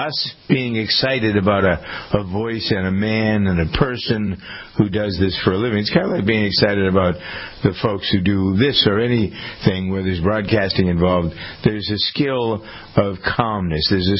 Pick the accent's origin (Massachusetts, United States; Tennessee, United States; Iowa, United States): Massachusetts, United States; Boston; Now, see, I grew up in Boston